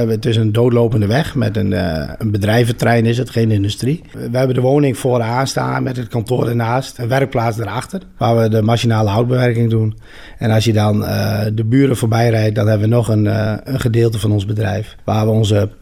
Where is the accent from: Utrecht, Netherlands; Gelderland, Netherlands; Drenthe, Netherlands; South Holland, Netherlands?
Drenthe, Netherlands; Nijensleek; ik woon mijn hele leven al in Nijensleek. Ik heb een half jaar in Steenwijk gewoond en toen ben ik maar weer teruggegaan.